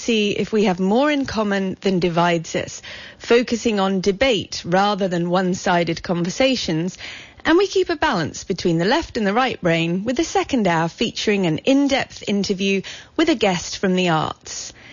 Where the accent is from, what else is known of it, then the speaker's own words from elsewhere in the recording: United Kingdom; now in Santa Cruz, United States; I'm British, but I've lived in Santa Cruz for over 10 years, and I'm also an American citizen.